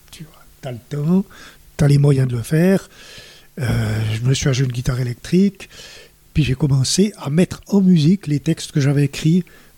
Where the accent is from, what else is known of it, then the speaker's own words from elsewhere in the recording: Bern, Switzerland; born there; Alors, je suis né à Berne.